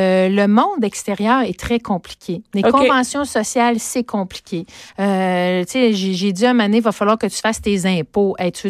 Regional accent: Montreal, Quebec, Canada; Moi, je suis une Montréalaise. Je suis née à Montréal.

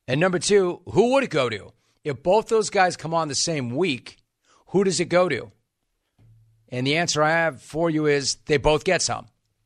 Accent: Los Angeles, California, United States; now in Irvine, United States; I grew up in West L.A. I spent most of my childhood in the Valley.

